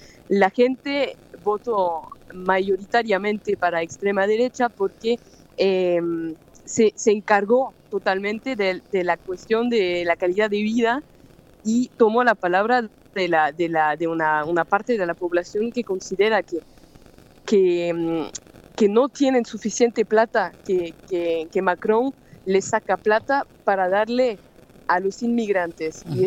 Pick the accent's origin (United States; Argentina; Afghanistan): Argentina; Buenos Aires; accent: Buenos Aires; que tengo el acento de Buenos Aires